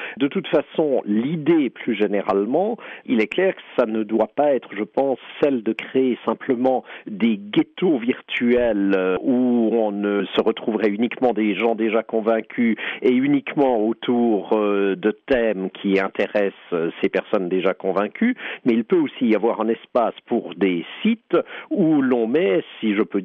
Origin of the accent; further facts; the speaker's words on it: Fribourg, Switzerland; born there; je suis né à Fribourg, en Suisse, en 1957.